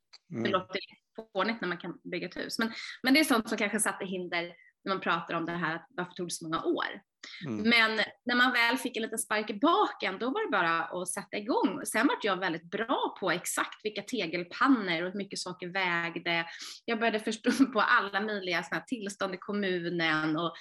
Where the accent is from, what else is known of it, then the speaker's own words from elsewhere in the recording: Stuvsta, Stockholm County, Sweden; det är mitt barndomshem. Ett litet 30-talshus som ligger i beläget i Stuvsta. 10 minuter från Stockholm ungefär, med tåg. Och här har jag vuxit upp